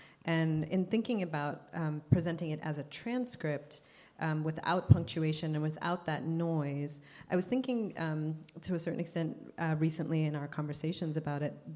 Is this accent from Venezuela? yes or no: no; Zambia; I'm from Zambia, so I also write stories that are set in my home country